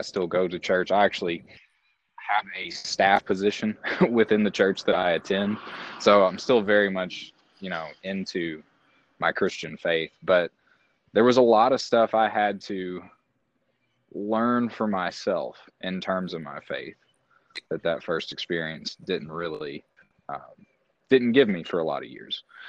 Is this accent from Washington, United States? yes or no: no; Kentucky, United States; So I grew up in LaRue County, and yes, they were a dry county up until about 2 years ago.